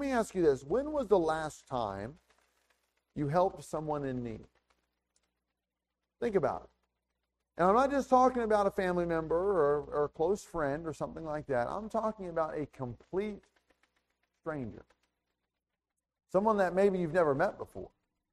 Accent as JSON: {"language": "English", "region": "Missouri", "country": "United States", "tie": "born or raised there", "said": "I grew up in Missouri, and that's quite a bit further south than here."}